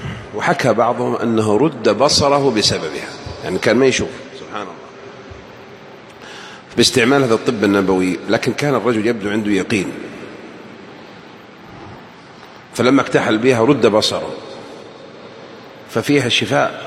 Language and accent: Arabic; Najd, Saudi Arabia; ويسمونها عندنا بنجد الفقع.